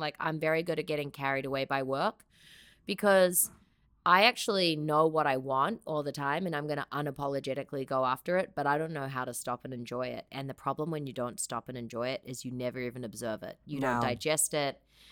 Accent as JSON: {"language": "English", "country": "New Zealand", "accent": "New Zealand", "said": "I'll stick to New Zealand."}